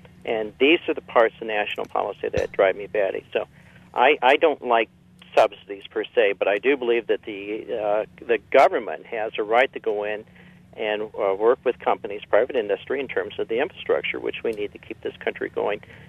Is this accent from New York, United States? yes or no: no; Michigan, United States; In my home state of Michigan, which isn't too far from you all, our country roads out there are awful.